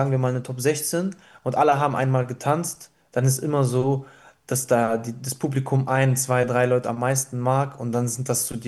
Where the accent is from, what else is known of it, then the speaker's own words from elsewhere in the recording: Reit, North Rhine-Westphalia, Germany; born there; now in Cologne, Germany; aus Köln, gebürtig aus Reit, ist in der Nähe von Mönchengladbach. Bin 26 Jahre alt.